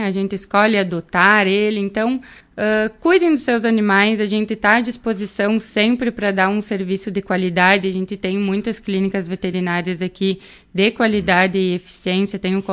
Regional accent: Marau, Rio Grande do Sul, Brazil; é minha cidade natal, né? Eu trabalhei em Concórdia logo depois que eu me formei, fiquei um tempinho lá, mas a saudade de casa

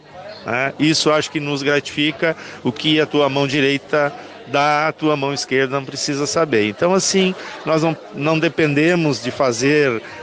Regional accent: Rio Grande do Sul, Brazil; É só sendo gaúcho mesmo para poder resistir com tudo isso.

